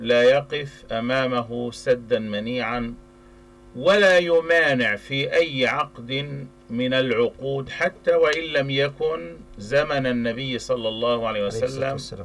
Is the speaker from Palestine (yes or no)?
yes; Palestine; إنه الحالة الاقتصادية عندنا في فلسطين يعني مزرية